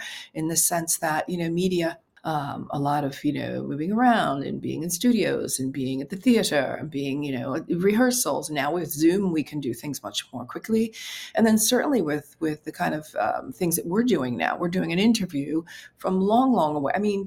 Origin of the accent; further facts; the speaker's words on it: United States; now in Rome, Italy; I'm an American and I just happen to be here for work in Europe.